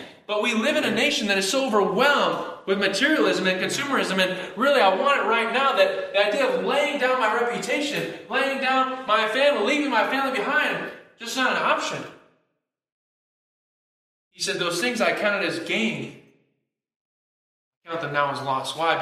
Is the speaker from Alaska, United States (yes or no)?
yes; Alaska, United States; I grew up in Alaska. You just don't get those kind of things there. You pay like $5 for a mango, you know?